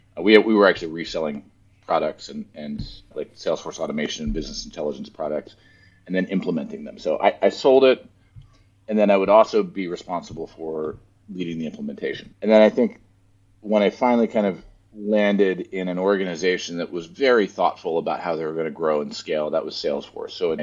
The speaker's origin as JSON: {"language": "English", "region": "East Coast", "country": "United States", "tie": "born or raised there", "said": "I grew up on the East Coast. I went to school on the East Coast in North Carolina."}